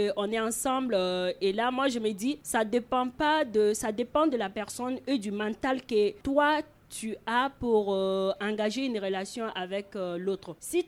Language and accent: French; Mali; chez nous au Mali.